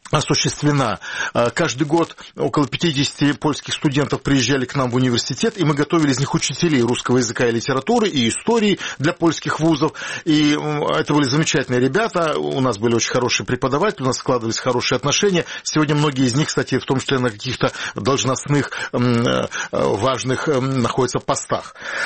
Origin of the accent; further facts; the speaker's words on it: Crimea, Ukraine; я как крымчанин